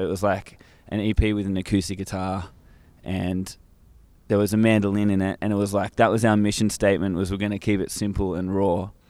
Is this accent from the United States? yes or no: no; Sydney, New South Wales, Australia; Three of us have always lived in Sydney, but Charlie's from a country town.